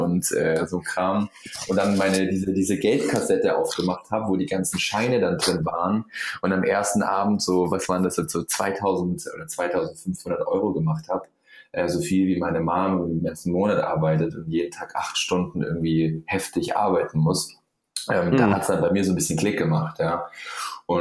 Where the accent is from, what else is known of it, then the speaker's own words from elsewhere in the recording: Bavaria, Germany; ich komme aus dem Allgäu, ja, Süden von Deutschland, da gibt es mehr Kühe als Menschen.